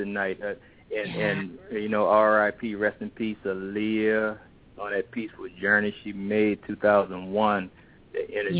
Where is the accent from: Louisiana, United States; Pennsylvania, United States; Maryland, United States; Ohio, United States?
Louisiana, United States; New Orleans; I'm from New Orleans, and I really didn't understand the history to that magnitude.